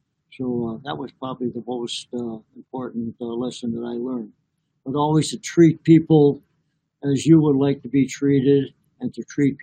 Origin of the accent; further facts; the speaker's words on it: Milwaukee, Wisconsin, United States; My greatest lesson taught as a child growing up in Milwaukee, Wisconsin, was that my parents tried to teach me to always be fair